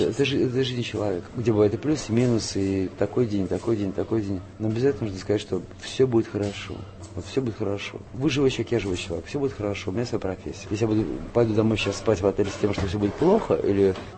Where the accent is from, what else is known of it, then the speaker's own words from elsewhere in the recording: Saint Petersburg, Russia; Даже в родном городе, в Питере, нет такого места.